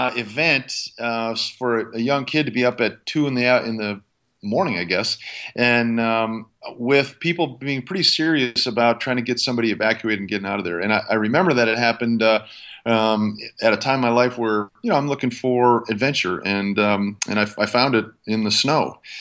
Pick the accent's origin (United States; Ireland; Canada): United States; Minnesota; Yeah, I grew up in a frosty little place called Minnesota.